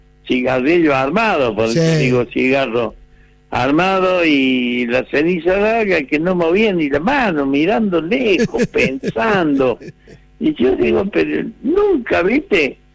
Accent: Córdoba, Argentina; also born or lived in Villa Dolores; yo soy nacido en Villa Dolores, sí. Y bueno, me voy a vivir a Córdoba porque mi viejo lo trasladan a los 5 años

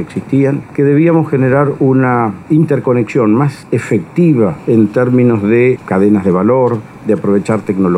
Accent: Argentina

